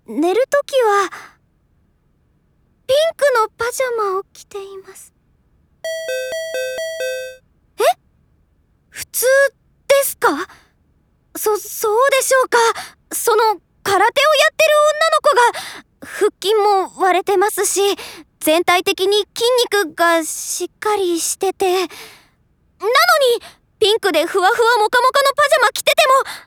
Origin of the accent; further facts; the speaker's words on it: Tokyo, Japan; 私は東京出身で実家から通っています。